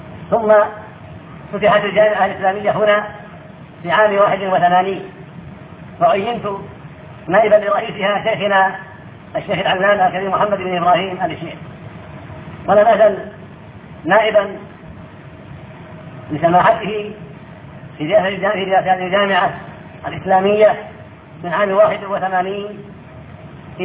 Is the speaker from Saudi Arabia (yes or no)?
yes; Riyadh, Riyadh Province, Saudi Arabia; فقد ولدت في الرياض عاصمة المملكة في ذي الحجة من عام 300,301 هجرية، ونشأت في الرياض وطلبت العلم على علماء الرياض